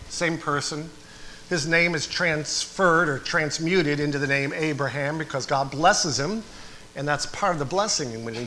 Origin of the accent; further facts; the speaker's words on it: New York, United States; And I could identify with that. I'm from New York.